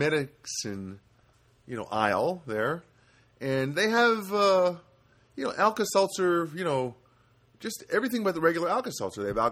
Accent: New Jersey, United States; I mean, I'm from New Jersey.

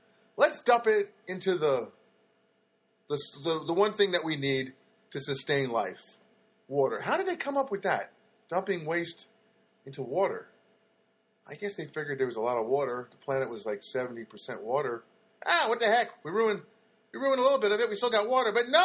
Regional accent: New Jersey, United States; now in Los Angeles, United States; I grew up in New Jersey, man, and we weren't exactly the most, the cleanest air in the world, right? I mean, I grew up across the street from the Passaic River at the time

